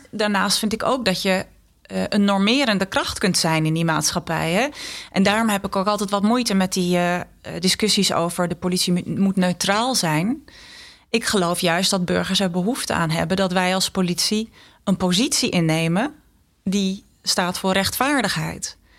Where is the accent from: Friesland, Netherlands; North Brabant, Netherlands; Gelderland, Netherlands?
Friesland, Netherlands; Waar ik opgegroeid ben in Friesland